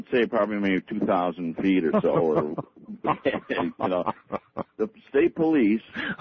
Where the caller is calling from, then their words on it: Boonton, New York, United States; I'm calling from Boonton, New York.